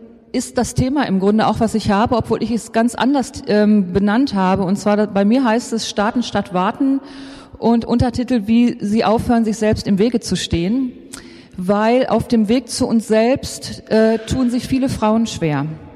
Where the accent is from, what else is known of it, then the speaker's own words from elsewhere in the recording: Iserlohn, North Rhine-Westphalia, Germany; born there; now in Dortmund, Germany; Ich bin eigentlich gebürtige Iserlohnerin. Meine Mutter wohnt auch noch hier, schräg gegenüber im Altenheim.